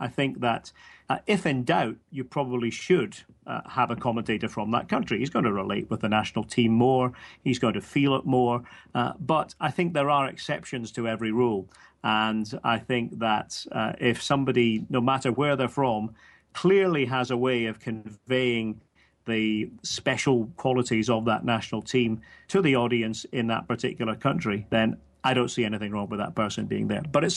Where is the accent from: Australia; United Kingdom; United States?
United Kingdom; Scotland; I can say, for example, as a Scot, that for many World Cups and European Championships, English commentators would cover Scottish games for a Scottish audience.